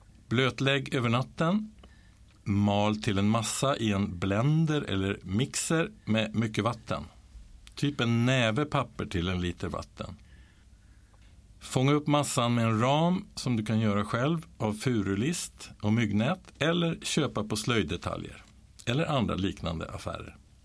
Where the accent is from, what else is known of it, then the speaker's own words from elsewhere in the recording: Uppsala, Uppsala County, Sweden; born there; 1612 grundades en papperskvarn i min födelsestad Uppsala.